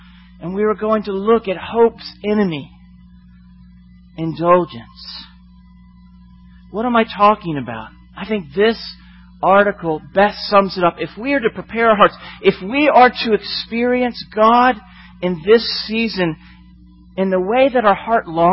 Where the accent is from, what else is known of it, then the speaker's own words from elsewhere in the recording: St. Petersburg, Florida, United States; it was actually in my home, my hometown, St. Petersburg, Florida, at the mall that I grew up walking around.